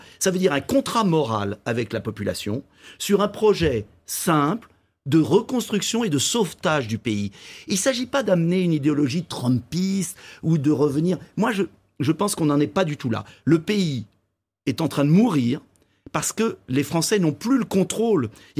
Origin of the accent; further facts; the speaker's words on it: France; le peuple français, nous sommes différents des États-Unis